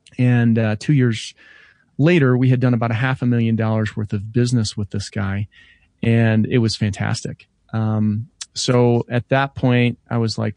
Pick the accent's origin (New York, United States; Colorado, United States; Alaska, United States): Colorado, United States; Denver; If you couldn't tell, I'm not from Australia. I'm from Denver, Colorado. And so that's literally on the other side of the world.